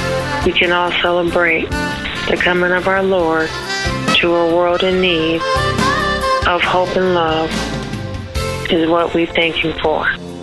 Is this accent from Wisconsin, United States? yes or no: yes; Milwaukee, Wisconsin, United States; I'm from Milwaukee.